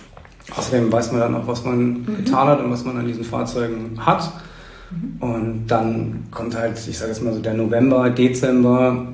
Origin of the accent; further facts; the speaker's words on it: Husum, Schleswig-Holstein, Germany; Ich bin tatsächlich ein echter Einheimischer. Ich bin geboren in Husum und mein Leben eigentlich hier auf Eiderstedt und St. Peter-Ording verbracht.